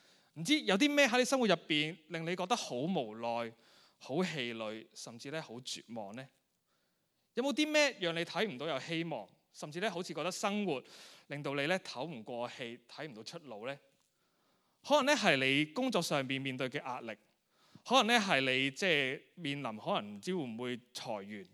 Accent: Hong Kong; 或许呢都是我们香港人，即一部分香港人的写照

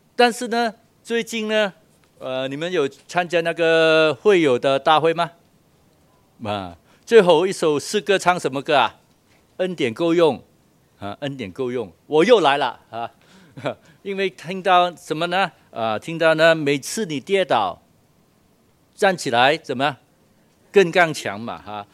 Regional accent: China; 我们中国人都是这样了哈，哭哭哭，什么都不要讲。

